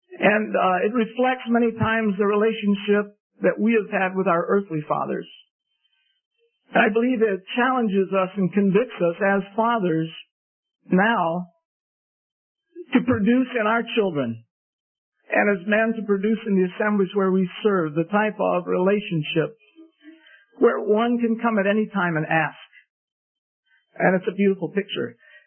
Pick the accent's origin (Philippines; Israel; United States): Philippines; I grew up in the Philippines and received training as a linguist, went back to analyze one of the Philippine languages.